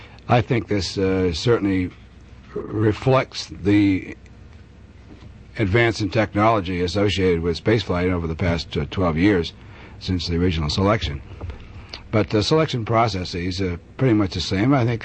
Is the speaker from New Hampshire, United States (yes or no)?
yes; New Hampshire, United States; Well, I come from New England, state of New Hampshire, actually. I was born there, went through high school in New Hampshire